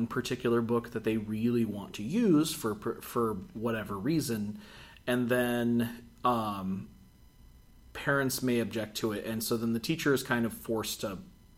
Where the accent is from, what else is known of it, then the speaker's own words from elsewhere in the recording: United States; that's where someone like the New Zealand censor really bothers me as an American.